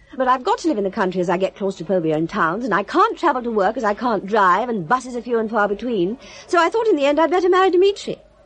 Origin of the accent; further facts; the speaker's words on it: London, United Kingdom; born there; Well, I am English now. Or rather, British. I was born in London, but my mother's family were Scots.